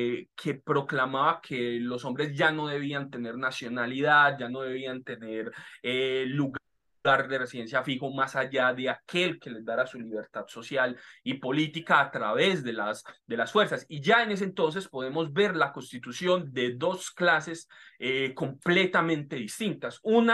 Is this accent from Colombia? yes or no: yes; Colombia; perdamos por completo nuestro entendimiento y nuestra alma como colombianos